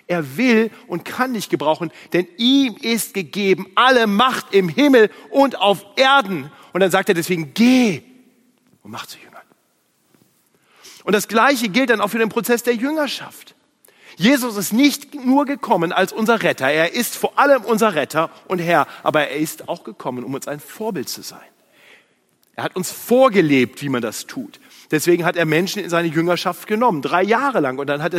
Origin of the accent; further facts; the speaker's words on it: Braunschweig, Lower Saxony, Germany; ein Freund in meiner Heimatstadt Braunschweig.